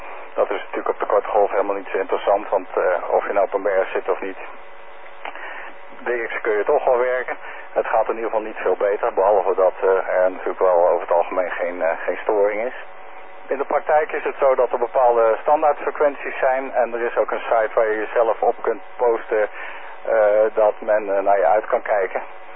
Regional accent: Netherlands; En ja, voor mij als Nederlander is dat dus in de vakantie.

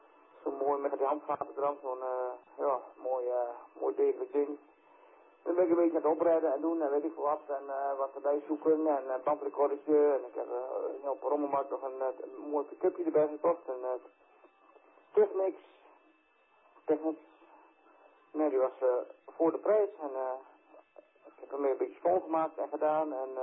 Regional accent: Netherlands; Maar wij komen als Nederlanders in ieder geval voor Foxtrot 4 Foxtrot

